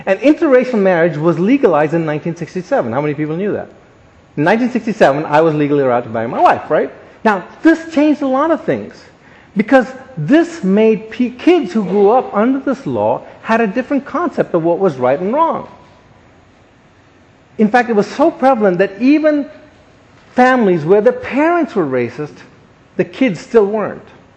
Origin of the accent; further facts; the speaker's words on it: India; born there; As you know from my intro, I'm an Indian by birth.